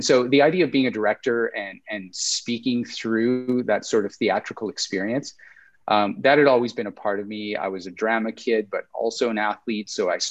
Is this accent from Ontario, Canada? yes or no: no; Alberta, Canada; I grew up in Alberta to boot, which has its own sort of characteristics.